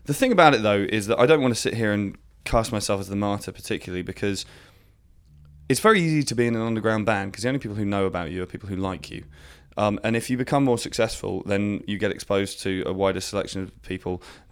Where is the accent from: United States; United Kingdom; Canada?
United Kingdom; England; because I come from the punk scene and I'm English